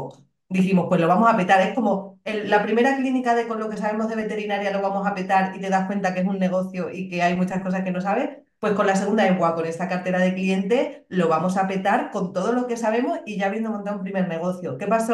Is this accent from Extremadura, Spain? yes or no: yes; Cáceres, Extremadura, Spain; also born or lived in England; Yo estudié veterinaria en Cáceres, yo soy de Cáceres, de Extremadura, y estudié veterinaria allí en mi ciudad. Luego hice un máster en la Universidad de Murcia, luego me fui a Inglaterra porque quería mejorar mi inglés